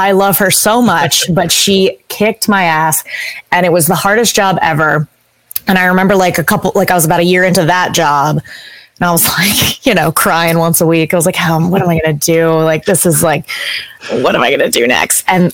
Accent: Delaware, United States; And after college, I moved home. I'm from Delaware

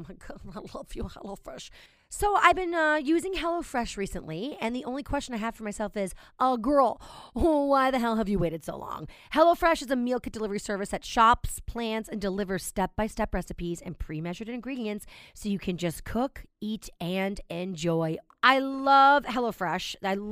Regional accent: New York, United States

